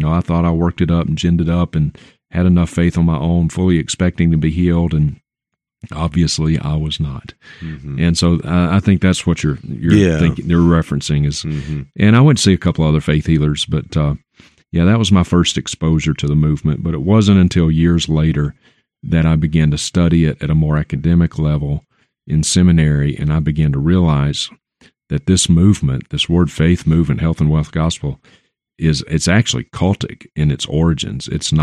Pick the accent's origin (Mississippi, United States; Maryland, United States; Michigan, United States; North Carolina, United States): Mississippi, United States; Vicksburg; accent: Southern; come to my hometown at the time, Vicksburg, Mississippi. So, Southern accent, that's where I'm from.